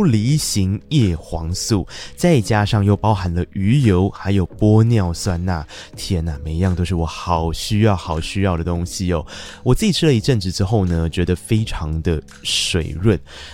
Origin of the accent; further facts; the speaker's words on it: Tainan, Taiwan; 我个人作为一个台南人，我对圆环没有那么害怕啦